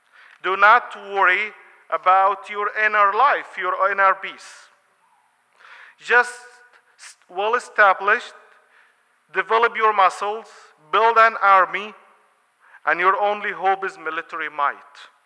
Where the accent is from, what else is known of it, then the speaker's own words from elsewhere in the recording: Egypt; I'm from Egypt. 95% of my life, I lived under Mubarak regime.